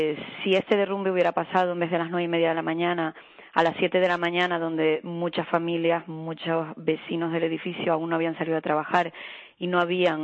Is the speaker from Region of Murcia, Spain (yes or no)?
no; Los Cristianos, Canary Islands, Spain; yo soy de Los Cristianos